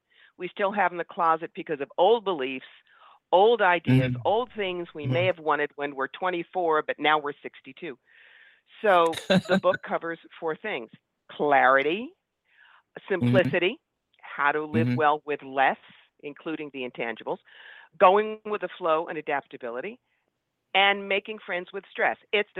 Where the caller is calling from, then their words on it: New York, United States; I'm calling from upstate New York, Schoharie County. It's about an hour outside of Albany.